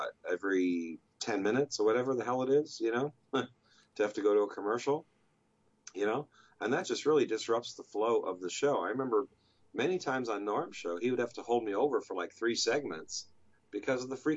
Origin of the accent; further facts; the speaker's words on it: Iowa, United States; also born or lived in Chicago; I'm from Iowa originally, so, you know, folks don't hold that against me, hopefully, you know. Although I was born in Chicago, so, you know.